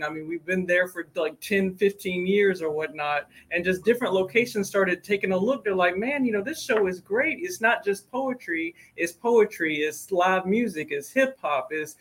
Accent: Augusta, Georgia, United States; I'm originally from Augusta, Georgia, and I went to college there, and, you know, been born and raised in Augusta.

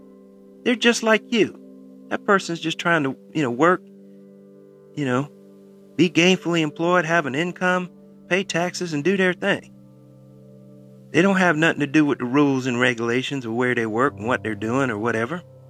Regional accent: the South, United States; I'm like, I'm born and raised in the South. I know what bless your heart means.

